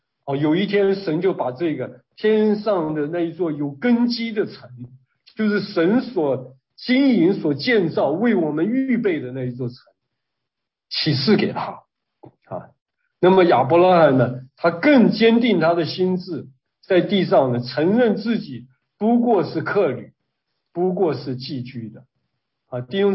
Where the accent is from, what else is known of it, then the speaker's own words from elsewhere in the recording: China; now in United States; 所以我说我们中国人才会在美国开这么多中餐馆